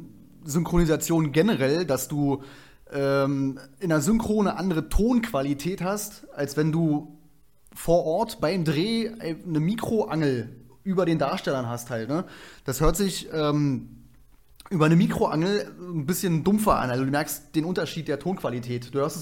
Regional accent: Germany; Ist für uns als Deutsche natürlich blöd, weil die Engländer und Russen und die sprechen auch alle Deutsch.

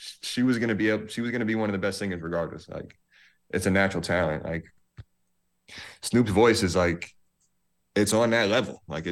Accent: East Coast, United States; I was from the I'm from the East Coast, so it's like, fuck it.

